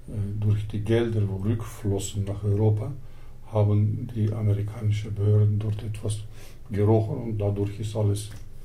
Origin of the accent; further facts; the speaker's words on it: Istanbul, Turkey; Ich komme aus Istanbul. Ich habe auch einen Schweizer Pass.